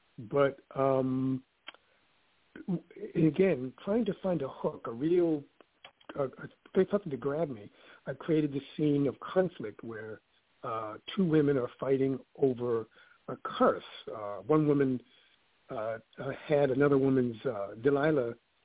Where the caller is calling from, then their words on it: Bear, Delaware, United States; I'm in Bear, Delaware.